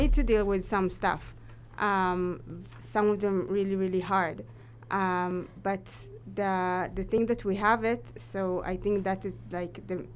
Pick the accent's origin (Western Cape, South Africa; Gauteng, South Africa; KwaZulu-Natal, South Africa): KwaZulu-Natal, South Africa; Durban; I came from Durban, very, very small community compared to here.